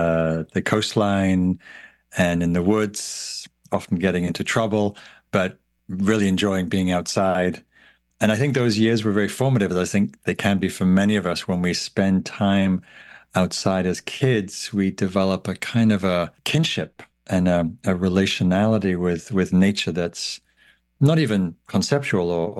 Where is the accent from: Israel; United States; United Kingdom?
United Kingdom; North East England; Yes. So I grew up in Northumberland, which is northeastern England on the Scottish border. And I had the pleasure of growing up close to the coast and close to the woods and farmland